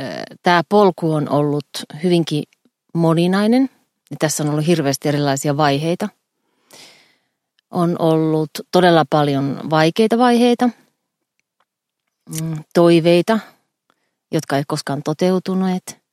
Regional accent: Kajaani, Kainuu, Finland; Mä oon Kajaanista

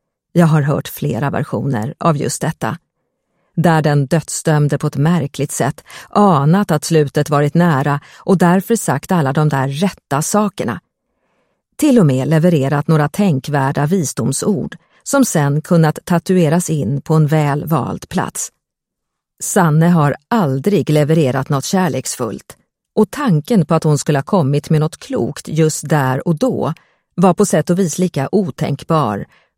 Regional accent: Stockholm, Stockholm County, Sweden; Hur kan då jag, en vanlig kvinna född och uppvuxen i Stockholm, hävda att jag skulle vara besläktad med en asynja?

